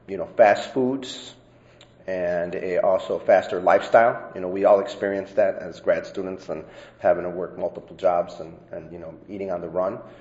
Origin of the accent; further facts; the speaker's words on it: Chicago, Illinois, United States; I'm from Chicago.